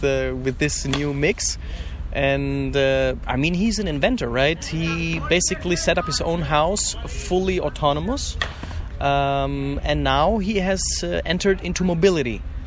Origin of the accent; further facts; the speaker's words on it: Germany; I came from Germany I invested all my holidays first to come down and really cultivate the land together with the guys.